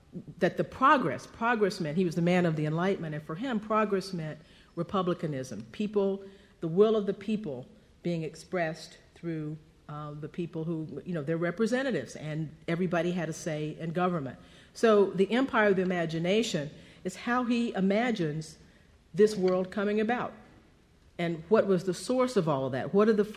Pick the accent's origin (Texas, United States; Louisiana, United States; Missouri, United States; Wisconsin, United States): Texas, United States; I mentioned earlier today that in my home state of Texas, there are people who want to take him out of the history books because he's not